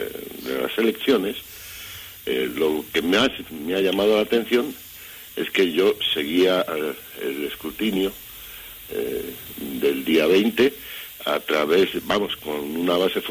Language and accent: Spanish; Valladolid, Castile and León, Spain; yo que vivo en Valladolid, y vamos, que soy vallisoletano